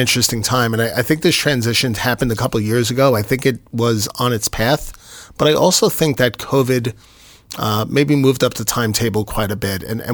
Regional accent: New York City, New York, United States; moved away as an adult; So, born and raised in New York City, moved here with my parents when I was in college.

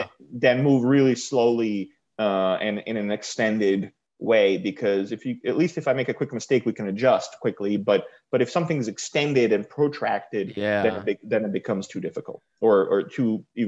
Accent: New York City, New York, United States; So I grew up in New York City. I went to NYU, studied economics, did a little corporate life for a little while.

